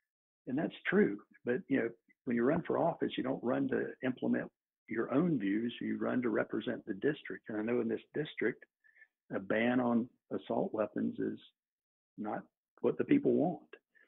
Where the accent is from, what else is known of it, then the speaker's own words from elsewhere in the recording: North Carolina, United States; I grew up here in North Carolina. I was probably like 7 years old when my dad got me a 410 shotgun. And so I grew up hunting.